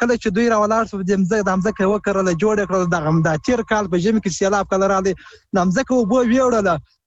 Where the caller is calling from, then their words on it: Helmand, Afghanistan; که موږ وګورو دلته په هلمند کې